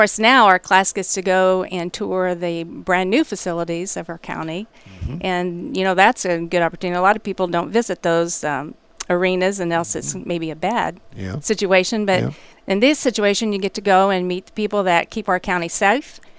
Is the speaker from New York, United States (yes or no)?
no; Moberly, Missouri, United States; I am. I was born in Moberly. Had two short stints where I didn't live in Moberly, but came right back home where I belonged.